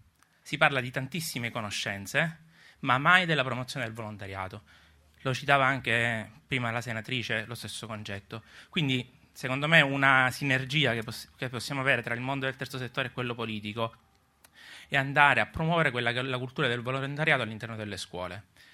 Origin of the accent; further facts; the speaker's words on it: Sicily, Italy; io sono siciliano, tra le altre cose, e ho vissuto per 2 anni a Ragusa.